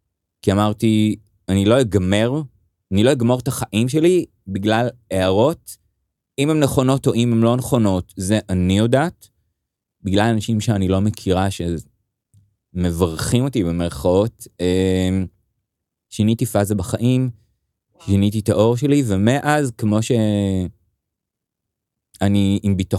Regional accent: Kiryat Ono, Tel Aviv District, Israel; גדלתי בקריית אונו, שעוד פעם, זה לא היה, הייתה עיר חשוכת, כאילו דעות או משהו כזה, כאילו זה, קריית אונו זה מקום פתוח, ליברלי והכל

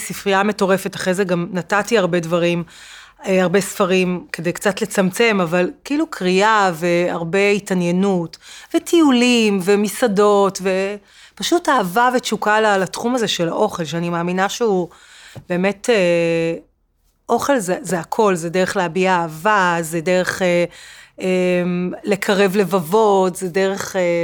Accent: Ra'anana, Central District, Israel; also born or lived in Tel Aviv; נולדתי בגני צהלה, ובגיל 9 עברתי עם משפחתי לרעננה, אז גדלתי רוב חיי ברעננה, וגם אני גרה היום

